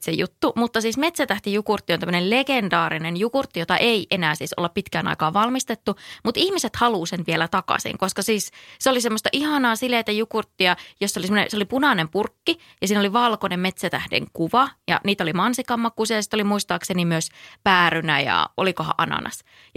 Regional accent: Eno, North Karelia, Finland; mä oon siis kotoisin Pohjois-Karjalasta Enosta, joka on siis tämmöinen aika pieni kylä.

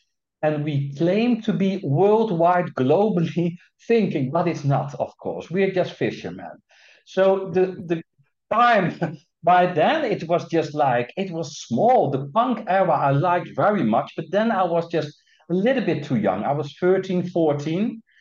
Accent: Netherlands; English is a second language; So I lived in a very small village nearby the sea in the Netherlands.

